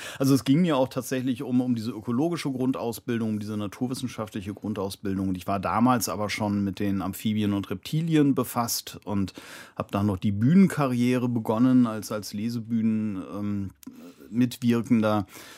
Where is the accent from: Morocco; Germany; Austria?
Germany; North Rhine-Westphalia; now in Berlin, Germany; Also ich bin ein Westfale in Berlin, so ist es eben.